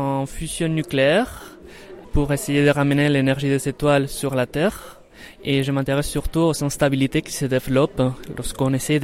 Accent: Spain; French is a second language; moved away as an adult; now in France; Donc, je suis espagnol, en effet. J'ai commencé mes études à Madrid, en Espagne, à l'Université Polytechnique.

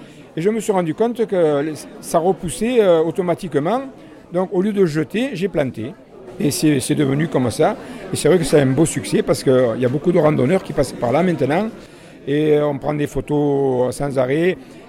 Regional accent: Marseille, Provence-Alpes-Côte d'Azur, France; Nous habitons l'endroit magique qui s'appelle Les Goudes. Hein. Quand je dis magique, les Marseillais, même que je suis Marseillais

